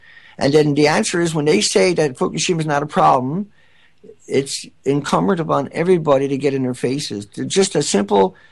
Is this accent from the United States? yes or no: no; Canada; We're from Canada. We have incredible health care.